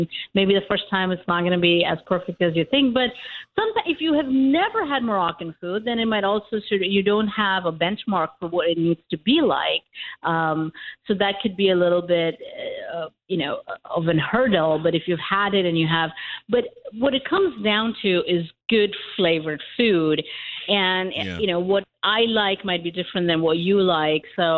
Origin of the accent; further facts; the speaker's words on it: India; now in United States; I grew up in India, and we sort of in India, you do nose to tail cooking